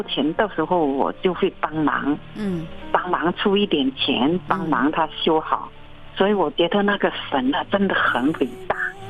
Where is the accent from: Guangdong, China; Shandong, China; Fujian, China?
Guangdong, China; Puning; 就是在普宁农村那里乡下嘛，我们的乡下，我也找了一个教堂去那里拜。